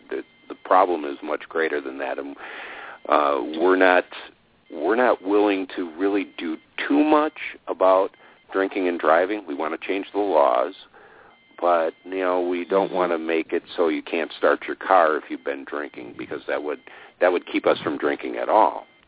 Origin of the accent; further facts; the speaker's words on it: Wisconsin, United States; I'm from Wisconsin, which is historically or reputationally a drinking culture. We have harsh winters. We have hearty beer drinking German stock up here, and by golly, you're not going to keep us away from our brandy and our beer.